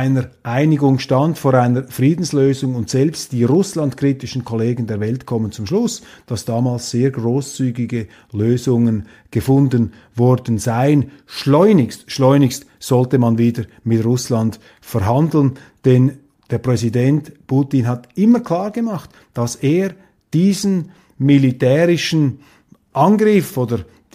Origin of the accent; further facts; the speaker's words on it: Switzerland; aber ich bin eben Schweizer. Wir Schweizer haben von den Russen noch nie etwas zu befürchten gehabt.